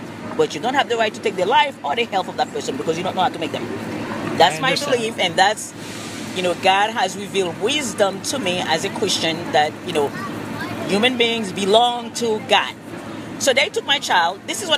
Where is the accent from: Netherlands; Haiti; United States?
Haiti; I'm from Haiti, so I'm from the Caribbean.